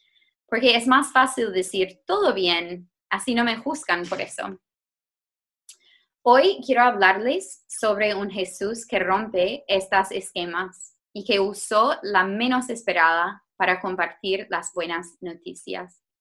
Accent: United States; Spanish is a second language; moved away as an adult; now in Uruguay; yo vivo acá en Uruguay, como Ire dijo … pero como pueden notar seguro, no soy de Uruguay, soy de Estados Unidos. Y vine hace casi 5 años a trabajar con una organización cristiana

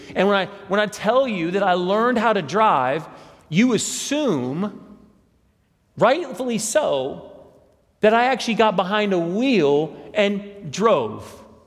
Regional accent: College Hill, United States; I grew up in College Hill, and I learned how to drive a manual in College Hill

